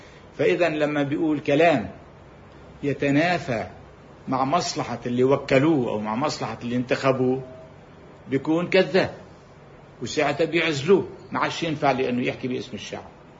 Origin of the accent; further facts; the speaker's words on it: Lebanon; نائب مثلا من محافظة الجنوب عندنا بلبنان